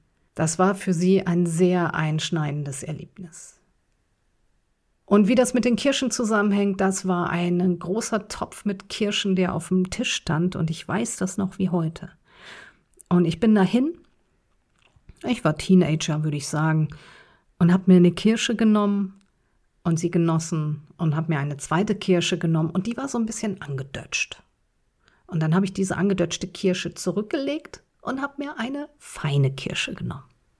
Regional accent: North Rhine-Westphalia, Germany; ich komme aus dem Ruhrpott, da heißt das Oma.

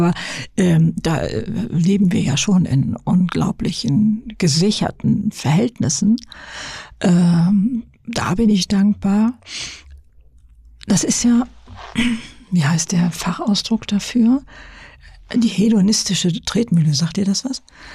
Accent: Lower Saxony, Germany; In Niedersachsen, auf dem Bauernhof und mit zwei älteren Schwestern

